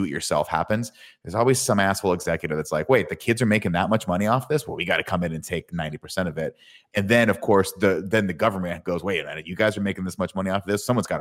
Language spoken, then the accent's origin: English; Riverside, California, United States; that was the only thing for a kid growing up in Riverside, California